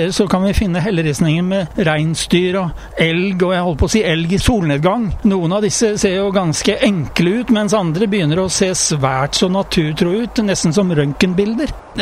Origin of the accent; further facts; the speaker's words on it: Drammen, Buskerud, Norway; I Drammen, hvor der jeg kommer fra, så finnes det en helleristning av en veldig flott val.